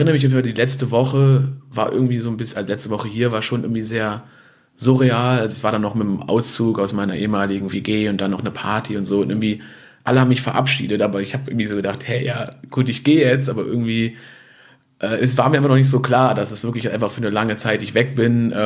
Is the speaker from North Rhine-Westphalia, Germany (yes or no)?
yes; Düsseldorf, North Rhine-Westphalia, Germany; dann habe ich halt in Düsseldorf meinen Bachelor begonnen und hatte eigentlich nie vor, sozusagen in meiner Heimatstadt zu studieren.